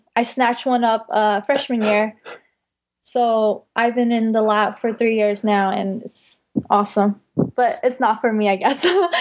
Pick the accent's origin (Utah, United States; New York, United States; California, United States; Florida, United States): California, United States; I'm primarily from the Bay Area and it was close to home. I didn't want to go too far from home.